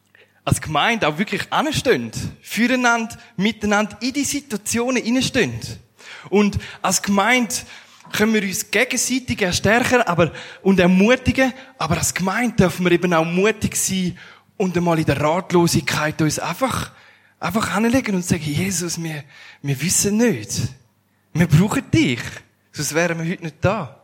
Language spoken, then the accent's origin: German; Switzerland; Weil wir sind Schweizer. Wir haben ganz eine andere Kultur.